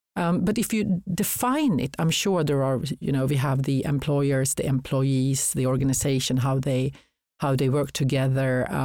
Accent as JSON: {"language": "English", "town": "Stockholm", "region": "Stockholm County", "country": "Sweden", "tie": "born or raised there", "said": "I was brought up in Stockholm, so Uppsala was about 45 minutes on a train."}